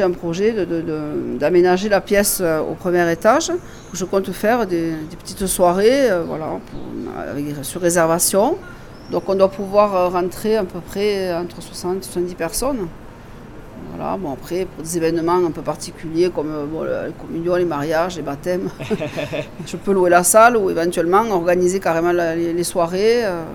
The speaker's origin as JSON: {"language": "French", "town": "Agde", "region": "Occitanie", "country": "France", "lives_now": "La Salvetat, France", "said": "je viens du Cap d'Agde et puis voilà, je suis venue me mettre un peu au vert à la Salvetat. J'ai acheté une maison sur la Salvetat, 3 km."}